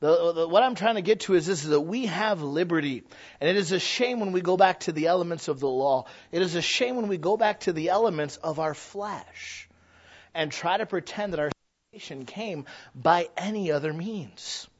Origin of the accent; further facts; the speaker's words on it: United States; born there; I was born in America. I'm an American.